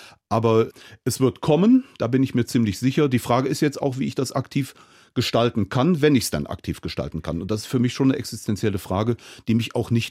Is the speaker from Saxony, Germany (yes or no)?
no; Cologne, North Rhine-Westphalia, Germany; meine Heimatstadt komme, meine Geburtsstadt Köln, wo meine Mutter dann auch gestorben ist und begraben ist